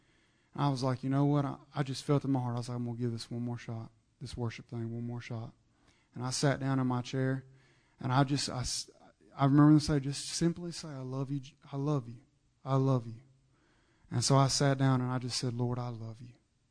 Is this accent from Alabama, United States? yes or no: yes; Alabama, United States; and I'm from Alabama, the Bible Belt, you know, the heart of it.